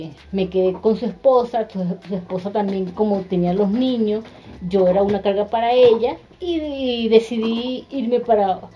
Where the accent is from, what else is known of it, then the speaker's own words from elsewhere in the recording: Barcelona, Anzoátegui, Venezuela; moved away as an adult; Yo soy de Venezuela, Venezuela, estado en Suátegui, Barcelona.